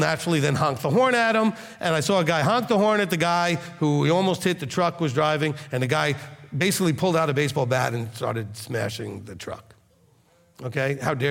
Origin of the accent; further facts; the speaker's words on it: New York City, New York, United States; And I'm from New York City. I know what crazy looks like.